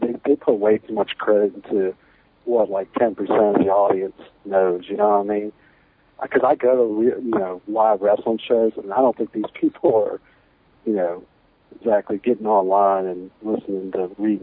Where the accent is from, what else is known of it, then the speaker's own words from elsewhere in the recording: Virginia, United States; Well, I'm from Virginia, so I guess we all kind of have the same kind of accent.